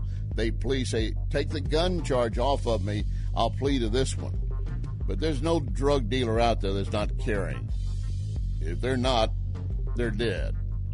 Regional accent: Texas, United States; I'm from Texas, and I know during those back in the 70s and so forth

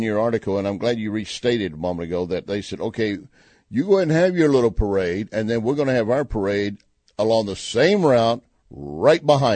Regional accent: Austin, Texas, United States; my hometown, Austin, has gone too deep blue.

